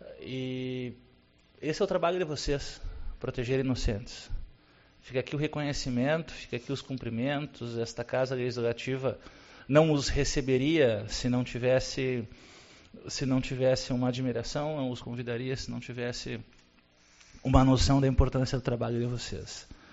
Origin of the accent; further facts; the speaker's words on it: Uruguaiana, Rio Grande do Sul, Brazil; Eu sou nascido e criado em Uruguaiana, mas sou mais acostumado ao verão do Ceará do que ao nosso inverno.